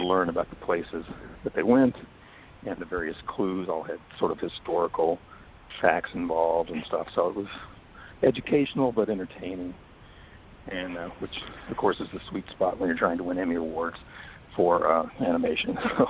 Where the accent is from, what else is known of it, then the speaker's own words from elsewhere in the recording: Kentucky, United States; moved away as an adult; also born or lived in Los Angeles; I'm originally from Kentucky. Went to school at the Southern Illinois University at Carbondale. Moved to L.A. in 93 and started my career such as it is out there.